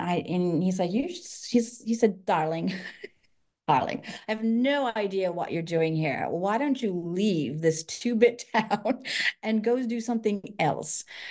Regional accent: Saratoga, New York, United States; because I grew up near Saratoga.

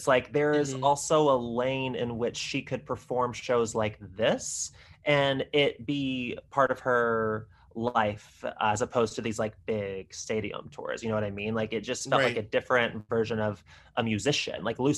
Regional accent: the South, United States; And as a Southerner myself, like it, I remember feeling like they got it right.

